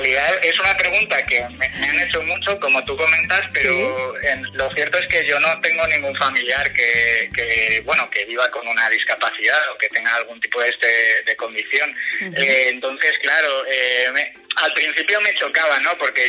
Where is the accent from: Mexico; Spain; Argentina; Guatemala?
Spain; Valencia, Valencian Community; Bueno, pues como tú has dicho, soy de Valencia